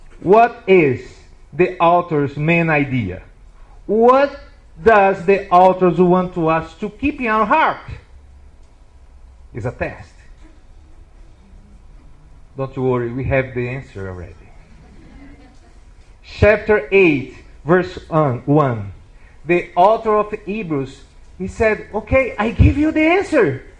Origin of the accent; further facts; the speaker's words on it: Brazil; English is a second language; So everyone know already that I'm from Brazil. So this means that English is my second language.